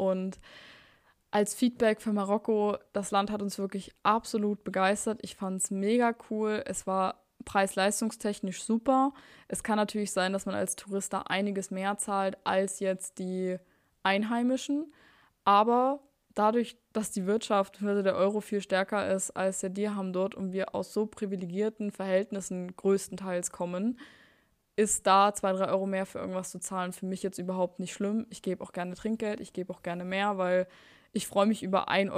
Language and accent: German; Saxony, Germany; bei uns in Sachsen sagt man so Plinsen